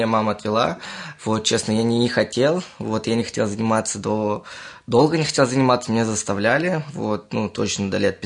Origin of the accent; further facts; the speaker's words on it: Moscow Oblast, Russia; now in Zhukovsky, Russia; Ну, вообще родился в Москве, вот, ну, жил в Подмосковье, вот сейчас вот в Жуковский переехал недавно, год-два назад